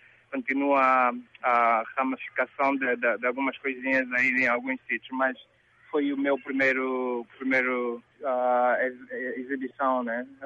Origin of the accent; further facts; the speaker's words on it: Angola; sendo angolano, nós estamos sujeitos a ser conectados ao nosso país, não é?